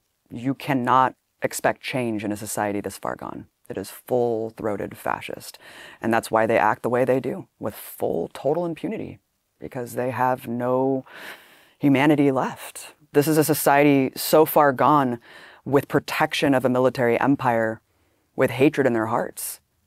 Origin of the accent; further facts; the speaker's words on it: United States; are you Arab? Are you Arab? And I'm like, what? I'm an American.